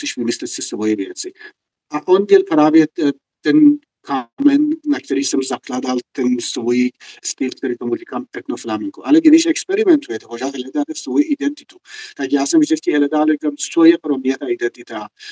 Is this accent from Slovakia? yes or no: no; Iran; born or raised there; Czech is a second language; also born or lived in Tehran